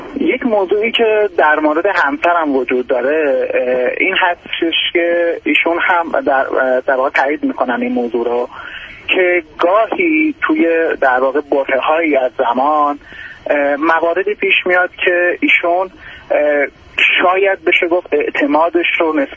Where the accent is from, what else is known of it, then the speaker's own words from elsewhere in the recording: Iran; البته ما از ایران هستیم،